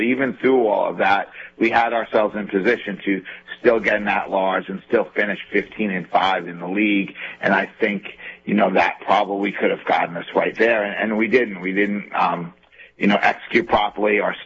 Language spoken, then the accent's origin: English; Glen Cove, New York, United States; also born or lived in Centereach / Dix Hills; I grew up in Glen Cove and lived in Center Reach and Dix Hills, and Long Island has still a special place in my heart